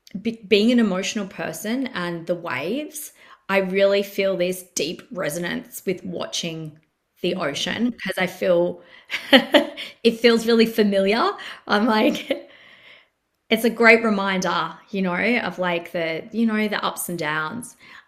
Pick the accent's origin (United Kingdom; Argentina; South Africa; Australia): Australia; Melbourne, Victoria; now in Gold Coast, Australia; So I have always lived near the ocean. I grew up in Melbourne, and it's bay. It's bay. It's not surf beach, but we always lived near the ocean. And then I now live on the Gold Coast, but we actually live backing onto a forest.